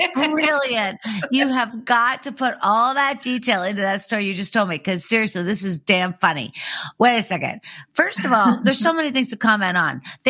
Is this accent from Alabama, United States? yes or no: no; Pittsburgh, Pennsylvania, United States; However, I grew up in Pittsburgh and I know this is very plausible.